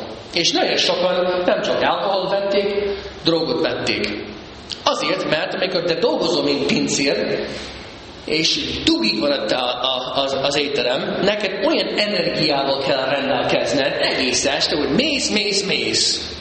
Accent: St. Louis, Missouri, United States; St. Louis, Missouri. Ott nőttem fel. Magyar katolikus szülő, és a St. Louis egy katolikus város, nagyon sok katolikusok vannak.

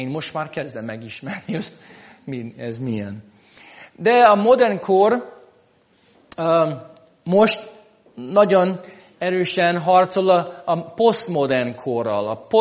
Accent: United States; Ugye Amerikában ez nincs meg. Én egy másféle társadalomból származok.

